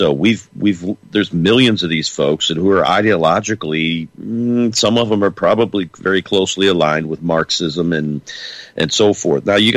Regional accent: Missouri, United States; Let's bring on Jim in my home state here of Missouri.

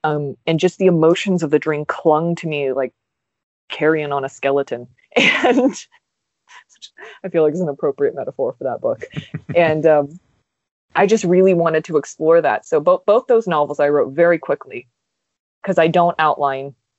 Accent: United States; The Irish struggle for freedom, especially as an American, really captures the imagination.

